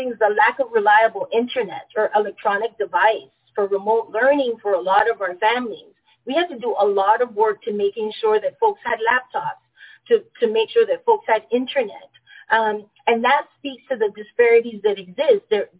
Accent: Panama; now in United States; Matthias mentioned in my introduction that I am born and raised in Panama.

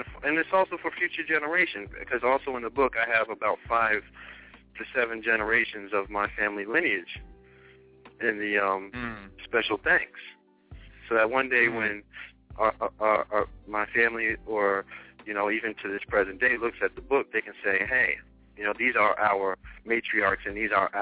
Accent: Plainfield, New Jersey, United States; because growing up in Plainfield and ultimately living in Piscataway, those are two different worlds.

